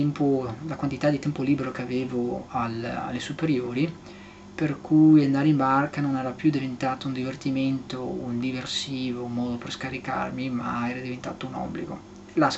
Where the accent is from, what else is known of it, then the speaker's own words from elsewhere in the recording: Germany; Italian is a second language; quando parlo inglese si sente tantissimo che sono tedesco, cosa che non si sente invece quando parlo italiano.